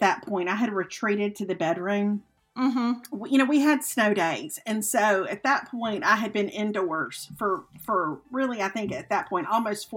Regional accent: Mississippi, United States; like I grew up in Mississippi. So there's a part of me that can say, yay, Mississippi, because, you know, we were scrounging for things to be proud of growing up.

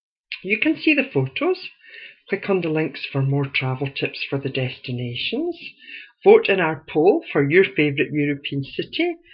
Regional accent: Scotland, United Kingdom; being Scottish

